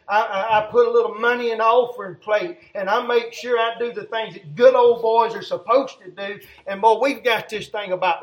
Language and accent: English; the South, United States; I'm from the South. I'm not a Northerner. I'm not a Yankee. We'll use that term. I'm raised up in the South.